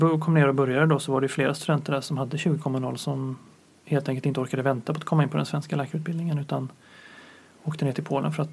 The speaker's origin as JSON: {"language": "Swedish", "town": "Gothenburg", "region": "Västra Götaland County", "country": "Sweden", "also_born_or_lived": "Gdansk", "said": "Jag kommer ursprungligen från Göteborg. Läste i Gdansk mellan 2006 och 2012. Och... Efter jag flyttade hem till Sverige så började jag jobba i Norrköping"}